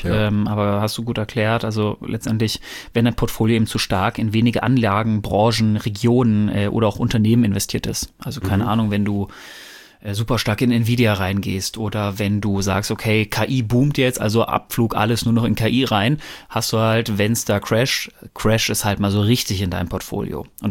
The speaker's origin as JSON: {"language": "German", "region": "North Rhine-Westphalia", "country": "Germany"}